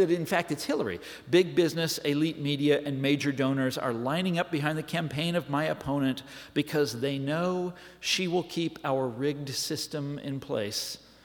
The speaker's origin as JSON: {"language": "English", "region": "Kansas", "country": "United States", "tie": "born or raised there", "said": "Some years ago, I wrote a book about the rise of populist conservatism in my home state of Kansas."}